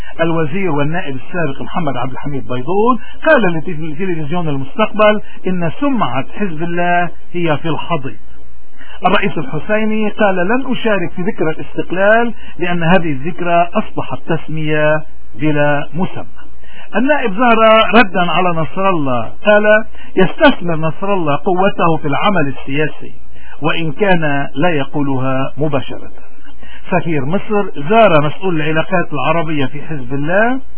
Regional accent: Lebanon; نحن كلبنانيين لوين بدنا نروح؟

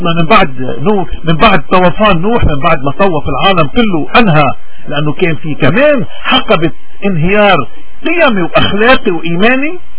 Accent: Lebanon; من هون نحن كلبنانيين نحن مفروض ولائنا ما يكون لأشخاص

